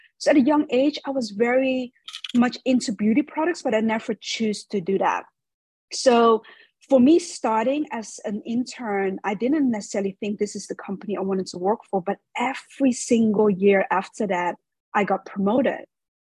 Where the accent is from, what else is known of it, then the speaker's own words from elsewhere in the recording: Netherlands; My dad moved when he was 18 to the Netherlands. So my sisters and I are all born and raised in Holland. So we are Western with a Chinese background.